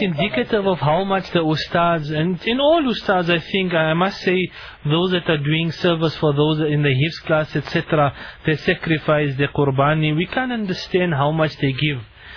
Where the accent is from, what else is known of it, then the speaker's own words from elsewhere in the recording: Pietermaritzburg, KwaZulu-Natal, South Africa; My memories of Hafizah start from my childhood, growing up in the Mountain Rise Masjid.